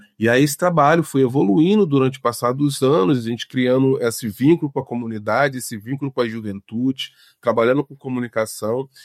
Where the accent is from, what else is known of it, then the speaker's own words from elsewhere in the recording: Rio de Janeiro, Brazil; né, tenho 44 anos e sou cria aqui do Complexo Alemão, né?